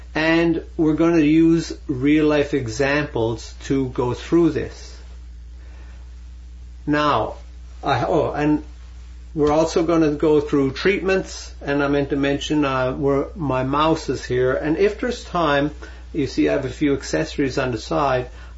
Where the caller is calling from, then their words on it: Vancouver, British Columbia, Canada; I'm joining you from Vancouver, Canada.